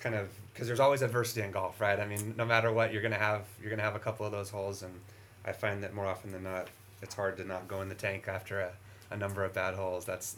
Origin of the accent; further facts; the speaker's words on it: Cayucos, California, United States; I grew up in Cayucas.